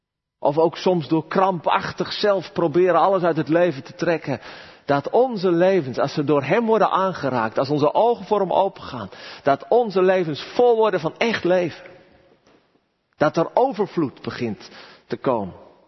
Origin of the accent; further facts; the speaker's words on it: Gorinchem, South Holland, Netherlands; Vroeger, ik kom uit Gorkum, wij speelden veel buiten.